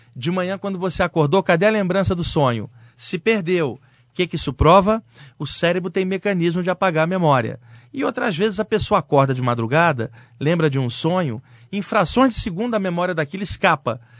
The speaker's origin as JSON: {"language": "Portuguese", "region": "Maranhão", "country": "Brazil", "lives_now": "São Paulo, Brazil", "said": "eu tenho 1 metro e pouco de altura, sou moreno, eu sou do Maranhão, vim para São Paulo."}